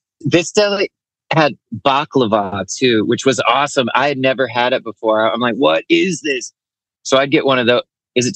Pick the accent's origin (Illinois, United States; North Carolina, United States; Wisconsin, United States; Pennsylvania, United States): North Carolina, United States; High Point; I think in the town where I grew up in High Point, there were like a couple like really cool Mexican restaurants